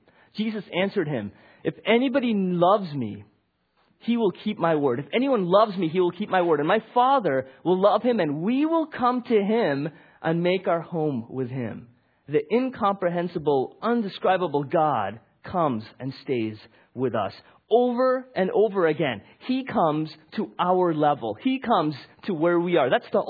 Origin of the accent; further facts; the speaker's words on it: Chicago, Illinois, United States; I grew up in Chicago. My wife grew up in Chicago.